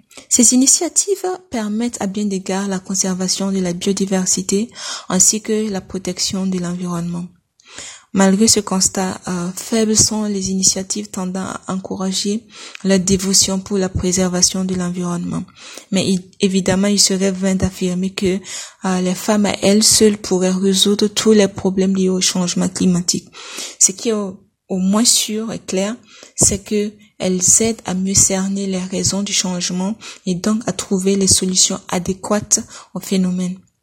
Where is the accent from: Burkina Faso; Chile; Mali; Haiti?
Burkina Faso; je viens du Burkina Faso. Je suis doctorante en droit à l'Université de Lagos au Nigeria.